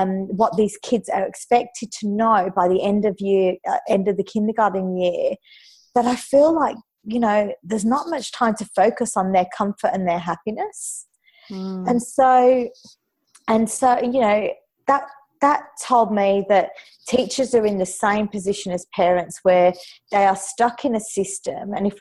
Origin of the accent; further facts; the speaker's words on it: India; I love lamb chop curry. Being an Indian, that's I love it.